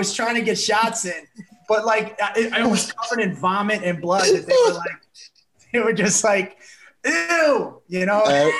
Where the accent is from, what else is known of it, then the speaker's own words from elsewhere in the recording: New Jersey, United States; also born or lived in South Florida; I grew up in North Jersey and then went to high school in South Florida.